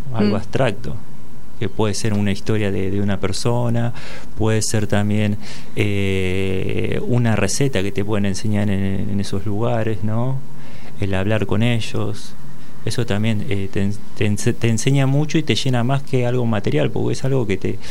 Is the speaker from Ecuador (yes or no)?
no; Benavides, Argentina; soy de Benavides